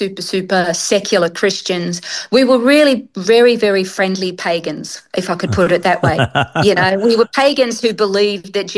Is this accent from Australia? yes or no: yes; Australia; also born or lived in England; I had my second birthday just a couple of months after we arrived in Australia. So I was born in England but raised in Australia, and I'm Aussie through and through.